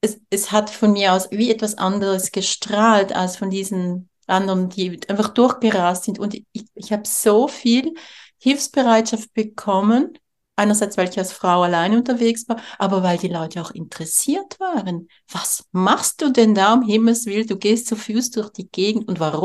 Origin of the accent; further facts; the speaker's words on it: Switzerland; mich zu zeigen als Schweizerin, ich komme daher aus diesem Land und ich bin nicht stinkreich, wie alle glauben.